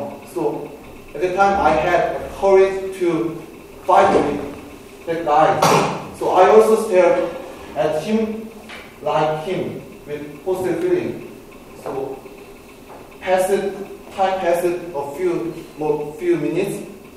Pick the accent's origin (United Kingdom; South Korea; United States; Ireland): South Korea; English is a second language; So I answered, "I'm from Korea."